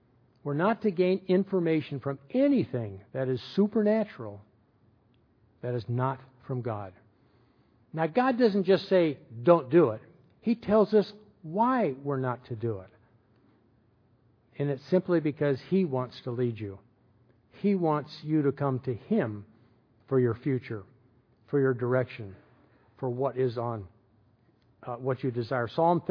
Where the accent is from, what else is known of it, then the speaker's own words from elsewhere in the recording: Portland, Oregon, United States; When I was growing up in Portland, a couple of times I would ride my bike up to 82nd Street